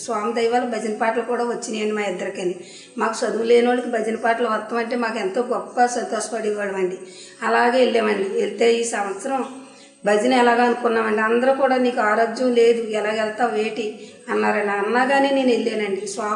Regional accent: Palamuru, Telangana, India; మాది పాలమూరు అండి.

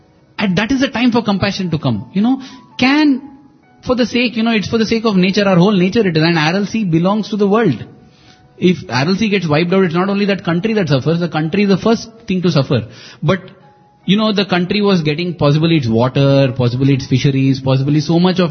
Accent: India; I'm not saying that I'm being an Indian, I feel the Chinese are wrong

